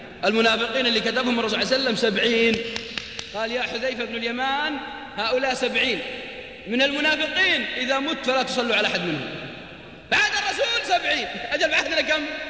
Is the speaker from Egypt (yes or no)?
no; Al-Qassim, Saudi Arabia; والله واحد عندنا في القصيم